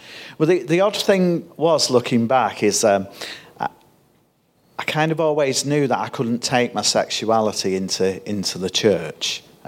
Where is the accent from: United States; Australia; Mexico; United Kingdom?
United Kingdom; Heywood, North West England; I'm from Haywood in North Manchester.